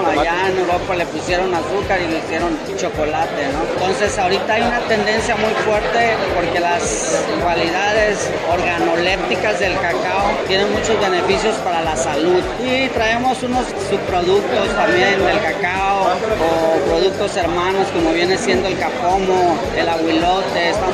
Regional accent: Mexico

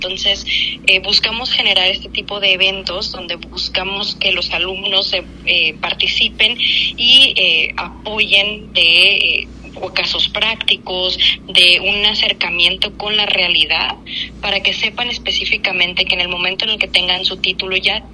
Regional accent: Mexico; moved away as an adult; now in United States; yo soy abogada mexicana, pero trabajo desde hace 10 años en Estados Unidos

